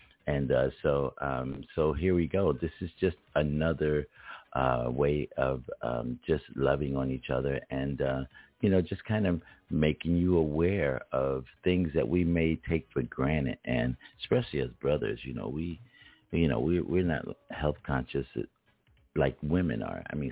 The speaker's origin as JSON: {"language": "English", "town": "Philadelphia", "region": "Pennsylvania", "country": "United States", "said": "But before we do, since I'm from Philly, we're going to hear a little bit of … on Solar Records Radio."}